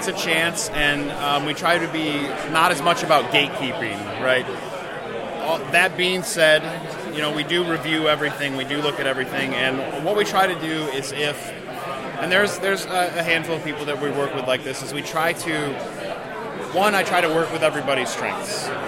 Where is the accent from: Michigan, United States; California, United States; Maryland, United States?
Michigan, United States; Bay City; You know, so I'm from Bay City, so Bay City, Saginaw, and Midland.